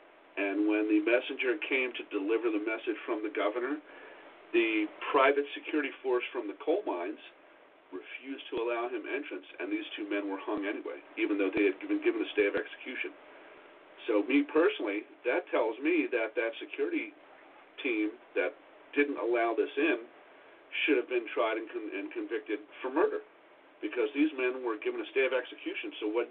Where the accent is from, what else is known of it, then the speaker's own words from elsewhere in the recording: Ireland; I honestly feel terrible as an Irishman myself